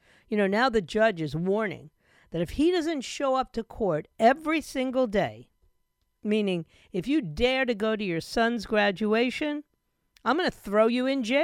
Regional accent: New York, United States; There, I said it. It's my hometown.

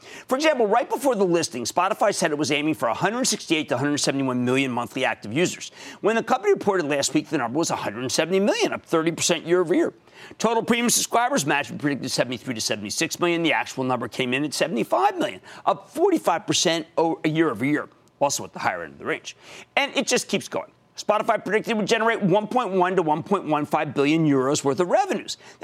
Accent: New Jersey, United States; Miles in my home state of New Jersey.

